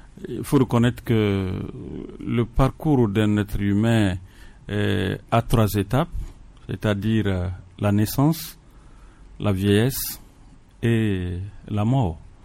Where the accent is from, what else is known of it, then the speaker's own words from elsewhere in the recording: Togo; il faudrait que nous puissions avoir également l'hygiène et cette habitude en tant que Togolais.